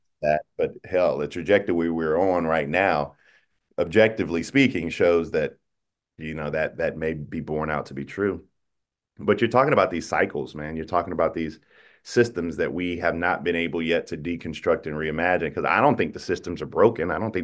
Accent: South Carolina, United States; but I'm from South Carolina

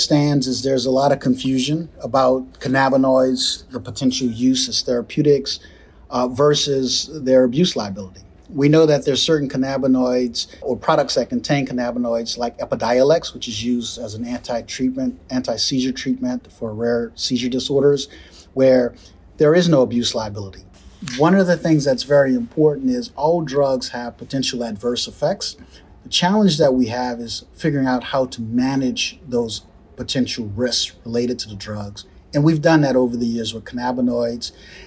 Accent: New Orleans, Louisiana, United States; So I actually completed a PhD at the LSU Medical Center in New Orleans, Louisiana, which is my hometown.

